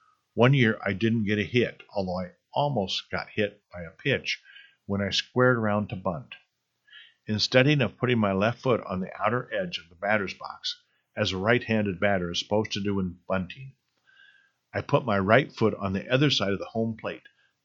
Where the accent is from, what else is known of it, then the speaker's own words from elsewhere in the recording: Stamford, Connecticut, United States; I recalled my days as a sports writer for my hometown paper, the Stamford Advocate in Connecticut.